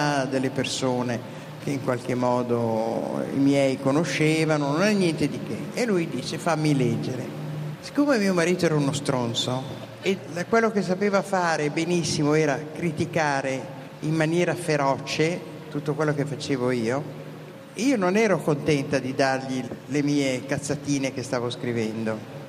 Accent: Milan, Lombardy, Italy; Milano è il motore delle mie storie, perché sono milanese

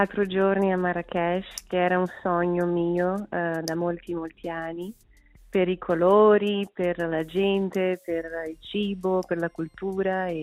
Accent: Rio de Janeiro, Brazil; Io sono carioca di Rio.

